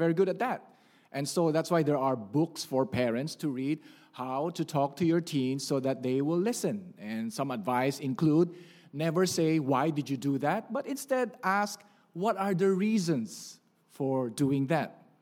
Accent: Manila, Metro Manila, Philippines; I grew up in Manila, and we get a few typhoons each year.

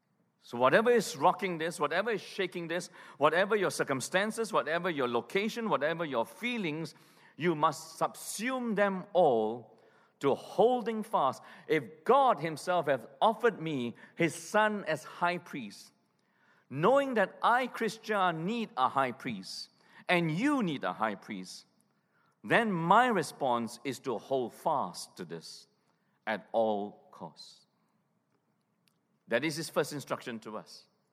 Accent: Malaysia; I grew up in Malaysia.

